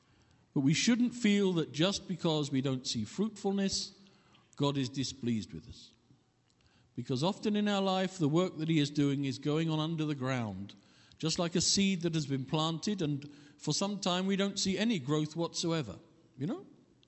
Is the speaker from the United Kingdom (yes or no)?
yes; England, United Kingdom; in my service as an English person serving in England